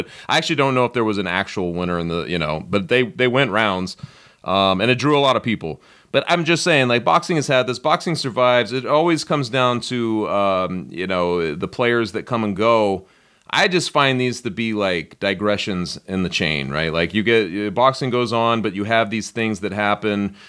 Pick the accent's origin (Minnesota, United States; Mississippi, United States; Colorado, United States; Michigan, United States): Colorado, United States; Denver; I still remember growing up in Denver, I was very young